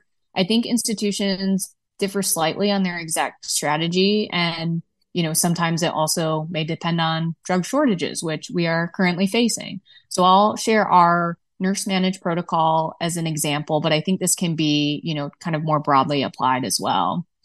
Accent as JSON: {"language": "English", "region": "Midwest", "country": "United States", "said": "but as a Midwesterner, I firmly stand by pop."}